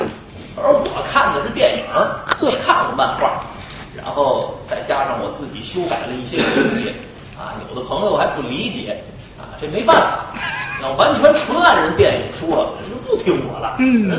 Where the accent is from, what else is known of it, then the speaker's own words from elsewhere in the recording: Tianjin, China; 离北京不远，天津的事儿啊，我的老家。